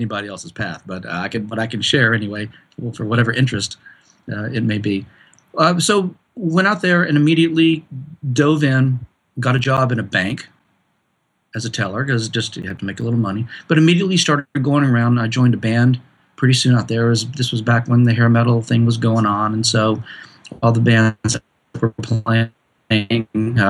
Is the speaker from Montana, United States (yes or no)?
no; Arkansas, United States; moved away; also born or lived in California; As a kid, I grew up in Arkansas. And then from Arkansas, I went straight to California, and it was a lot of years out there.